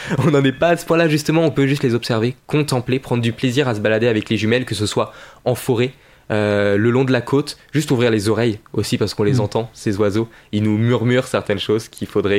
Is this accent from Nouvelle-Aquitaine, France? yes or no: yes; La Rochelle, Nouvelle-Aquitaine, France; je suis né à La Rochelle et jusqu'à mes 16 ans à peu près, je prêtais guère attention à ce qui se passait sur l'Estran, sur la côte.